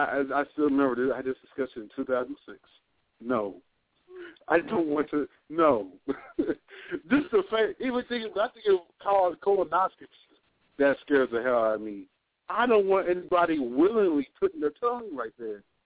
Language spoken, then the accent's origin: English; New Jersey, United States; But I'm from the East Coast, and I did not do that. Let me go ahead and put that out there. I might be from Jersey.